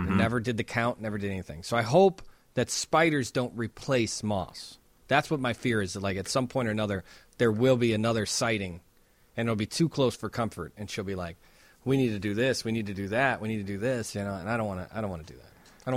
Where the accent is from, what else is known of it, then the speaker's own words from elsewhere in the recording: Wonder Lake, Illinois, United States; I grew up in Wonder Lake, Illinois, and, you know, my parents live in the middle of the woods in Wisconsin now.